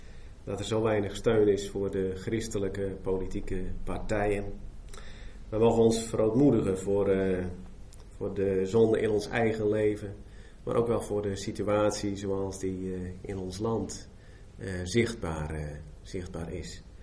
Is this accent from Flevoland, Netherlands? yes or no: no; Den Ham, Overijssel, Netherlands; Wij komen uit Den Ham, mijn vrouw en ik. Ik mag predikant daar zijn van de gereformeerde kerk.